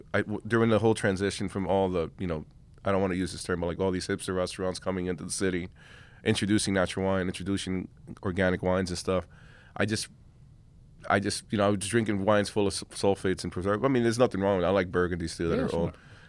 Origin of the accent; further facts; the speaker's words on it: Long Island City, New York, United States; I grew up in Uptown, in Queens, Long Island City in Uptown.